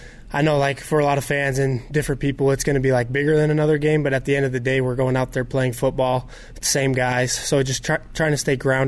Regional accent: Kearns, Utah, United States; Like you said, growing up in Kearns, I've always watched the rivalry year in, year out

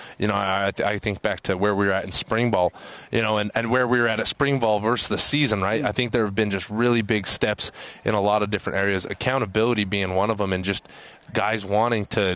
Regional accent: Utah, United States; I was born in Utah, raised in Utah.

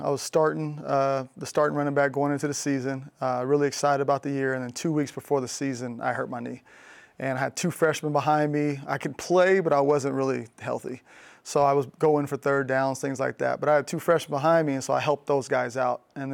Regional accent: Fairfield, California, United States; so I could drive down from Davis back to my hometown in Fairfield.

